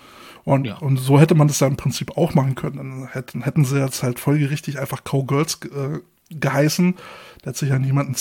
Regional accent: Berlin, Germany; born there; Also als gebürtiger Berliner hören meine Lokalgeografiekenntnisse direkt an der Berliner Stadtgrenze auf.

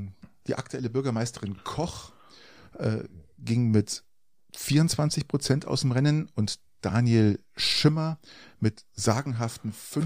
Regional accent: Garmisch-Partenkirchen, Bavaria, Germany; Also herzlichsten Glückwunsch nach Garmisch, meiner Heimatstadt.

